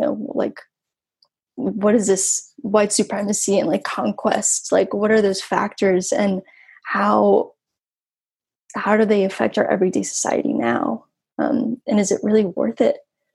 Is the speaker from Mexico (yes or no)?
yes; Mexico; now in United States; what I see in the States and what I see like growing up in Mexico.